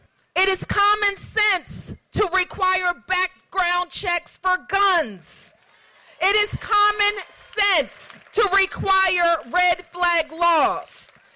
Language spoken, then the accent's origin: English; Washington, District of Columbia, United States; I'm the mayor of Washington, D.C., your nation's capital in my hometown.